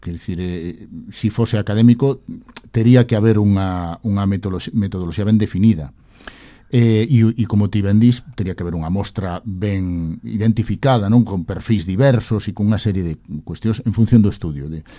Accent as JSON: {"language": "Galician", "town": "A Coruña", "region": "Galicia", "country": "Spain", "tie": "born or raised there", "also_born_or_lived": "Agolada", "said": "Na miña aldea, na Golada, no meu barrio del Viña, na Coruña, ou nos Mallos, que é onde me creí sendo máis cativo."}